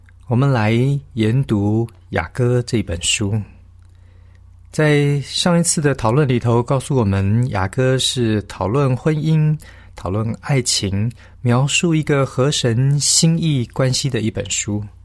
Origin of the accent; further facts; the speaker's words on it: China; 有一点像我们中国人所说的苦中苦